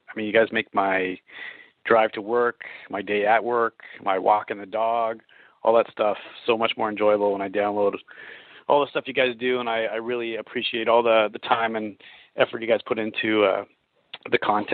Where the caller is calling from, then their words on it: Toronto, Ontario, Canada; I'm calling from Toronto, Canada.